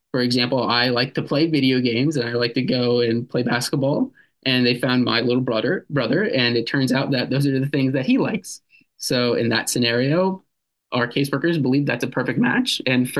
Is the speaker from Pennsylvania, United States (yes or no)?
yes; Latrobe, Pennsylvania, United States; Sure. Oh, I'm a Latrobe native.